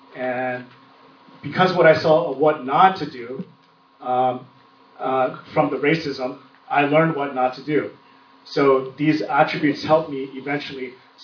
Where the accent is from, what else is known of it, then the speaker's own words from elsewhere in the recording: Texas, United States; also born or lived in Seattle, United States; So I shared like last night when I grew up in Texas, and then when I moved to Seattle, it was the first time I saw so much diversity